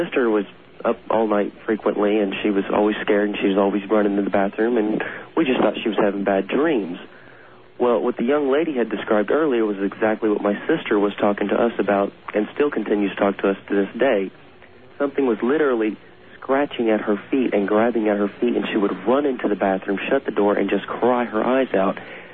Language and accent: English; Indiana, United States; Hi. I'm from Indiana. I'm a private in the U.S. military army.